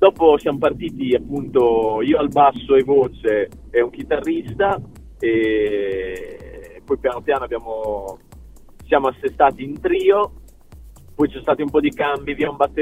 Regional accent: Ferrara, Emilia-Romagna, Italy; siccome siamo di Ferrara, a Ferrara componente fondamentale della vita è la nebbia

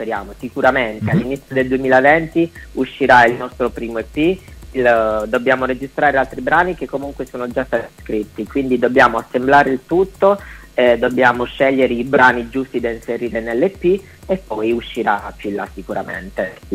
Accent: Taranto, Apulia, Italy; Quindi abbiamo trovato una spiaggia qui nella provincia tarantina, perché noi siamo di Taranto

